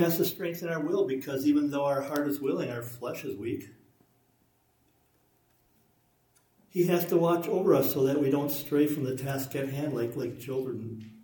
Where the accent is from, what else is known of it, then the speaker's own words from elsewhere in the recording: United Kingdom; I'm British. I was raised with decorum and all that.